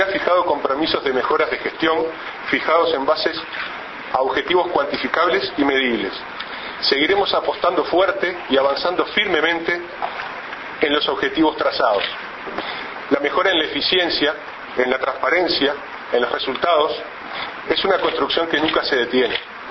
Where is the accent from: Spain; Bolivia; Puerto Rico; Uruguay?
Uruguay; Como uruguayo